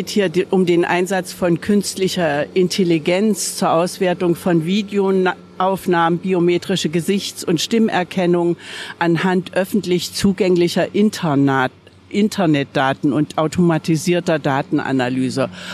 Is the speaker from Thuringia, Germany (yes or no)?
yes; Erfurt, Thuringia, Germany; Nein, ich komme aus Erfurt. Ich bin lange Jahre Erfurterin.